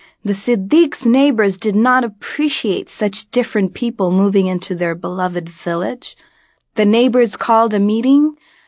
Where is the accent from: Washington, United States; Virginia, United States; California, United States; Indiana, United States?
Virginia, United States; Alexandria; also born or lived in Tokyo, Japan; I am from Bangladesh and I was born in Tokyo, Japan. I grew up in Alexandria, Virginia.